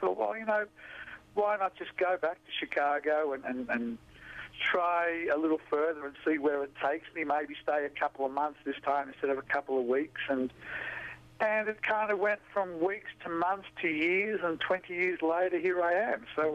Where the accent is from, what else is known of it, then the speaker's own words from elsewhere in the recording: Australia; I grew up in Australia, obviously